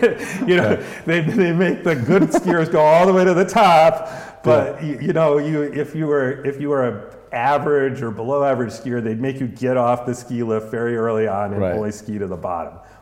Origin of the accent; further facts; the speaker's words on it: East Coast, United States; I grew up on the East Coast of the States